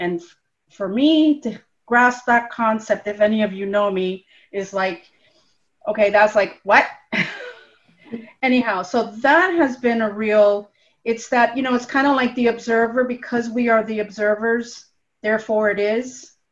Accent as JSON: {"language": "English", "town": "Miami", "region": "Florida", "country": "United States", "said": "from Miami."}